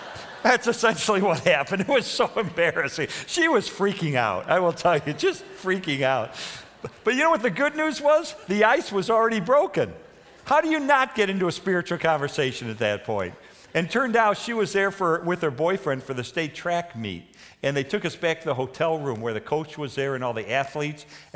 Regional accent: Chicago, Illinois, United States; now in Denver, United States; The problem with being from Chicago, when you live in Chicago, you feel th

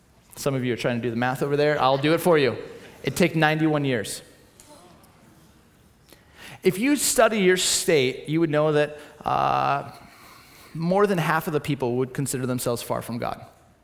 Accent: California, United States; my friends growing up in Southern California who were lifeguards

